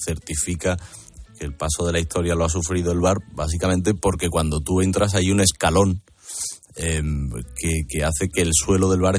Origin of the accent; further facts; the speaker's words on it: Seville, Andalusia, Spain; vamos a viajar a mi tierra, ¿no? A Sevilla, para hablar de uno de los bares más antiguos de España.